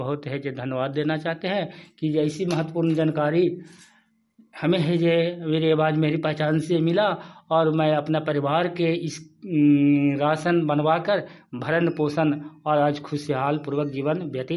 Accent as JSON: {"language": "Hindi", "town": "Nagarnausa", "region": "Bihar", "country": "India", "said": "मैं नगर नौसा ब्लॉक के रहने वाला हूँ। मैं एक गरीब परिवार से हूँ।"}